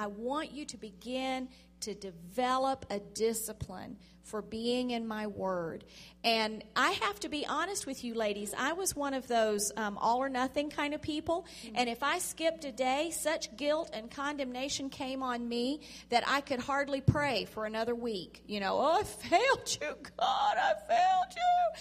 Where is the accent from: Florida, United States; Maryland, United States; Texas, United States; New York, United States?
Florida, United States; Pensacola; Now, I am a native. I grew up in Pensacola, which is kind of like a whole nother world for Florida. We're like our own state. We're really L.A., lower Alabama up there.